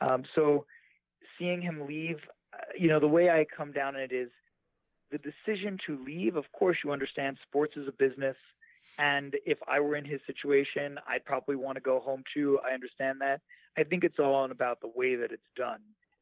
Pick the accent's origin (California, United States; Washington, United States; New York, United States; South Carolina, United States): New York, United States; Queens; this one was about Forest Hills, which is the neighborhood where I grew up in Queens.